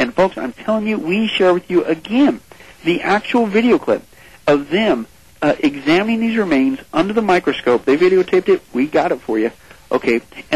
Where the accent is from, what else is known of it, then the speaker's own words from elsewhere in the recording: Midwest, United States; If you guys ever been on a farm, I grew up in the Midwest